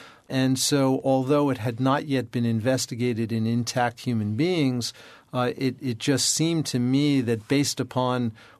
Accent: Brooklyn, New York, United States; a hospital not far from where I grew up in Brooklyn, New York.

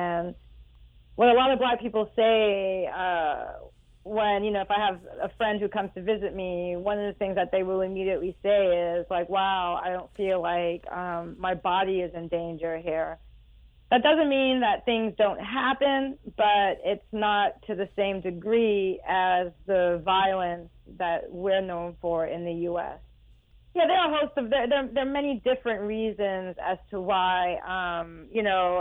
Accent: Brooklyn, New York, United States; moved away as an adult; now in Copenhagen, Denmark; I was born in Brooklyn, and my parents are from Trinidad and Tobago

